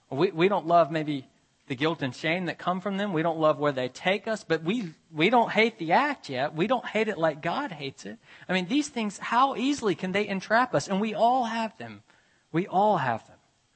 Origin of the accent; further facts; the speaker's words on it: Memphis, Tennessee, United States; subsequently been part of a new church plant in my hometown, Memphis, Tennessee.